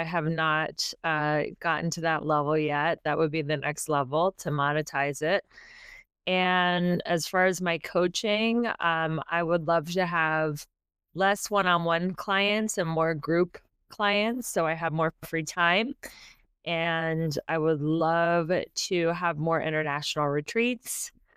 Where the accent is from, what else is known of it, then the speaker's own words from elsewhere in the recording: Cincinnati, Ohio, United States; Because I'm from Cincinnati and the Bengals have had a lot of years of losing.